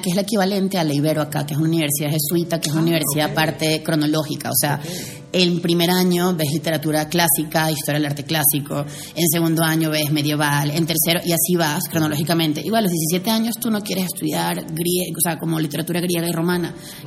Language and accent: Spanish; Caracas, Capital District, Venezuela; A ver, yo primero soy venezolana, soy de Caracas.